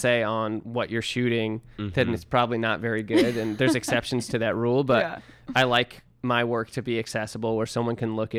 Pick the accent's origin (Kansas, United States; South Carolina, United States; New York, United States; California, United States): California, United States; San Francisco; I grew up in San Francisco area as like a Reformed Jew, and then I moved to Williamsburg and saw a lot of Hasidic Jews